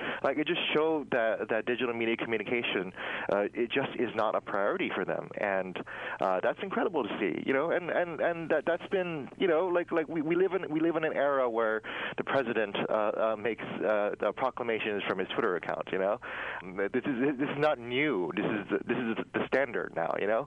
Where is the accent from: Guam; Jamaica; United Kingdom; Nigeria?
Guam; I'm originally born and raised on Guam, a much even smaller island community